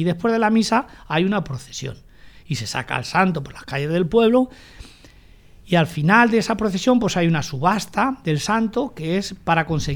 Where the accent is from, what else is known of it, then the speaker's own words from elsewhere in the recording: Pelayos, Spain; a la gente de mi pueblo, de Pelayos